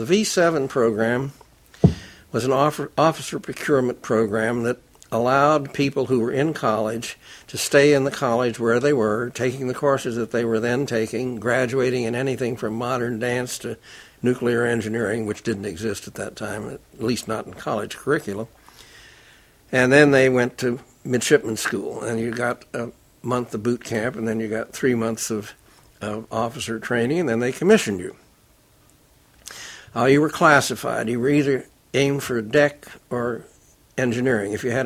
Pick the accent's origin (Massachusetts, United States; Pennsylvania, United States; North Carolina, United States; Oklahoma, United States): Oklahoma, United States; Well, I grew up in Oklahoma, which was a privilege. It's a special state.